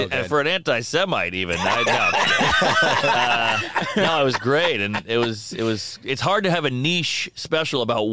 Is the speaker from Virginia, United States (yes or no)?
no; New Orleans, Louisiana, United States; now in New York, United States; live in New York. I'm from New Orleans.